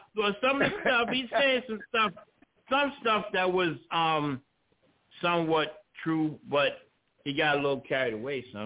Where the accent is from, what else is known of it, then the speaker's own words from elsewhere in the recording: New York City, New York, United States; we both from Brooklyn. Said. And she's close to my age, and we grew up in Brooklyn about the same time.